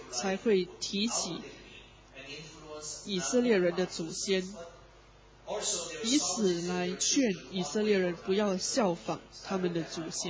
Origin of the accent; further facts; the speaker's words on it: South Korea; moved away; 比如说我是在韩国长大的，那韩国的文化对我是有一定的影响的。虽然我在外地生活了很多年，但我并未彻底摆脱这个韩国文化的影响。